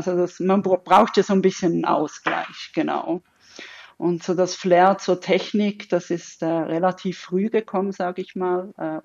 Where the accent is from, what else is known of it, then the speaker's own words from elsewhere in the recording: Basel-Landschaft, Switzerland; Aufgewachsen bin ich aber in der Nähe von Basel, also eigentlich genau am Rand von Basel.